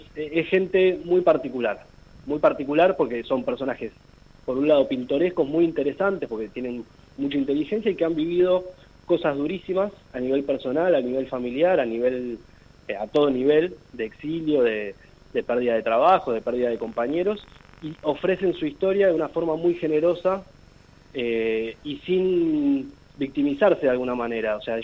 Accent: Argentina; por qué llegamos nosotros siendo argentinos a contar esta historia

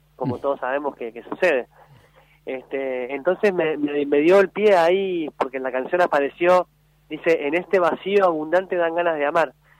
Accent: Tierra del Fuego, Argentina; Luego me voy a Tierra del Fuego, que es donde yo me crié

